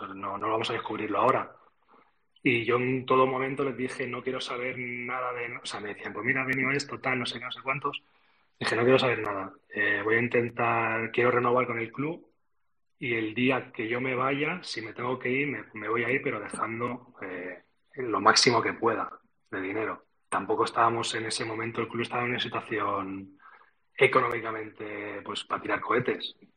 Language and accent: Spanish; Alcover, Catalonia, Spain; soy catalán, de Tarragona, de Alcoverde